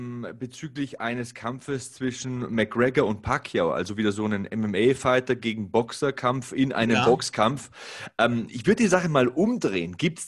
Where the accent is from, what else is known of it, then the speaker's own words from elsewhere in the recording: Oberhausen, North Rhine-Westphalia, Germany; Meine alte Heimat.